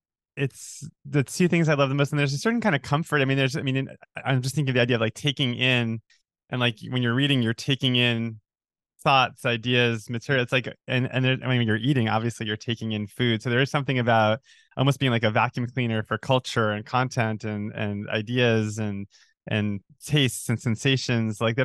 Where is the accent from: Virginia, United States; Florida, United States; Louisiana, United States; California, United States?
Florida, United States; some of the books that I read in school when I was growing up in Florida.